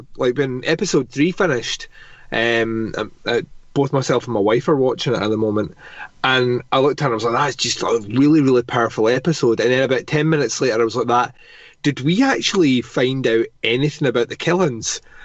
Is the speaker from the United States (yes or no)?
no; Scotland, United Kingdom; As the Scotsman in me loves that. Because we're a fairly nihilistic people at the best of times.